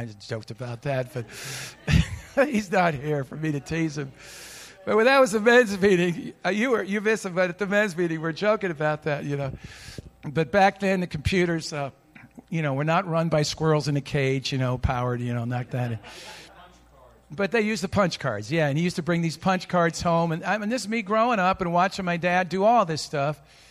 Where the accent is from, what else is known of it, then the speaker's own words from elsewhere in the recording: Long Island, New York, United States; So any case, I grew up in Long Island and whatever, and my dad was an engineer.